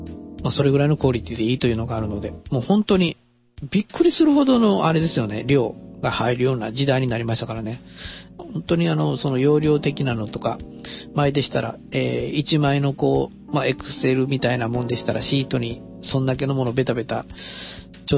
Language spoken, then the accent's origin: Japanese; Kansai, Japan; accent: Kansai dialect; ちょっと関西弁が出てしまいましたけど